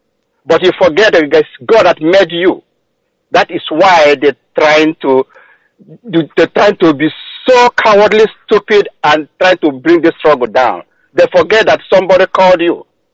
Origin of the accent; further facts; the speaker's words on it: Inumbidi, Imo, Nigeria; now in Dallas, United States; And I came from Inumbidi, in Oru, Imo State, Biafra land.